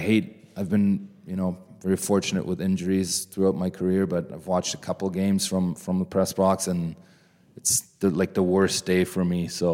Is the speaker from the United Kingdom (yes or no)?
no; Germany; growing up in Germany